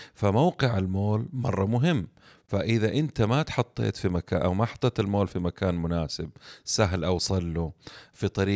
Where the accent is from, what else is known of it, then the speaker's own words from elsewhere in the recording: Saudi Arabia; زي مثلا عندنا في السعودية الناس بتنتقل كثير من جدة بتروح على الرياض